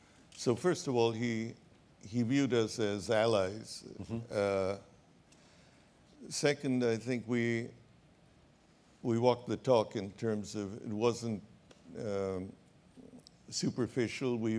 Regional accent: India; we were not astrologers, although we came from India

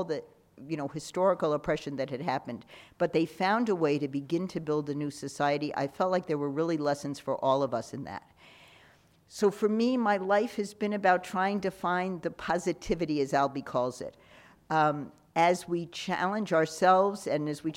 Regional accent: New York, United States; I mean, I grew up in Manhattan. I grew up riding the subways of New York.

